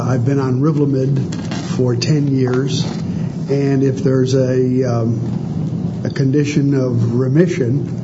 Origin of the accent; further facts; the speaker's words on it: Chicago, Illinois, United States; This is my wife, Judith. We're from Chicago.